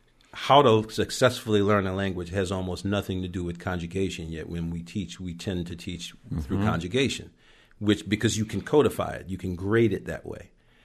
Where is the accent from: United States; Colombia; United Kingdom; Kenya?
United Kingdom; England; We're very English that way.